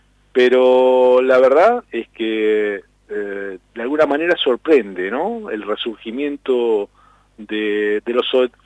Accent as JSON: {"language": "Spanish", "town": "La Plata", "region": "Buenos Aires Province", "country": "Argentina", "said": "porque obviamente somos platenses y lo reivindicamos como hacedor de la ciudad de La Plata"}